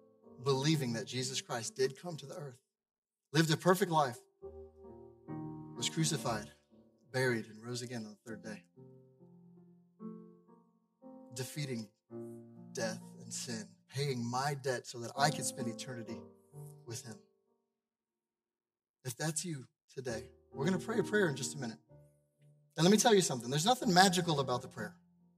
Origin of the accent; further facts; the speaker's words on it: United States; I grew up in America and I know about God.